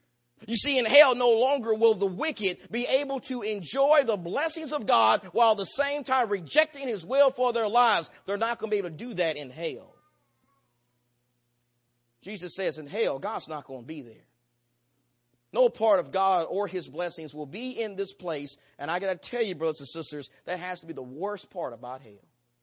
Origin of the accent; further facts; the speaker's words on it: the South, United States; Even though I'm from the South, I fear snakes.